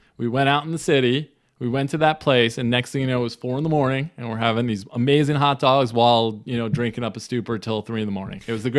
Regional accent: Long Island, New York, United States; I grew up in New York.

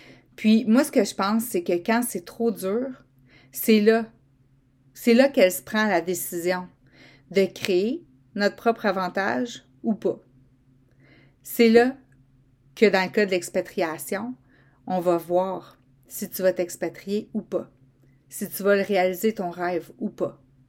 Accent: Quebec, Canada; même si on est tous Québécois, qu'on vient du Québec, que notre passeport est canadien.

